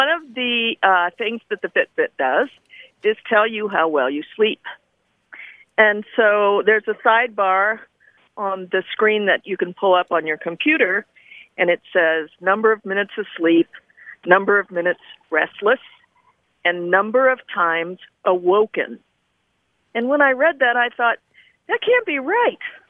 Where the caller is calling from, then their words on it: Bozeman, Montana, United States; Bozeman, Montana.